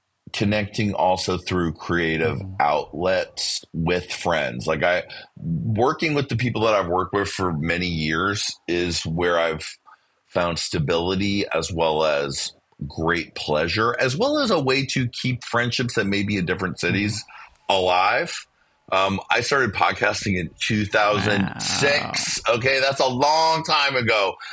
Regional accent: Thailand; also born or lived in Egypt; We lived overseas. I grew up in Thailand and Egypt.

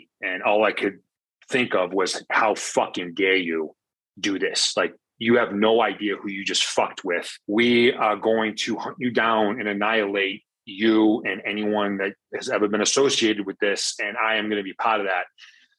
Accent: United States; I was certainly proud of being American and proud of our culture and way of life.

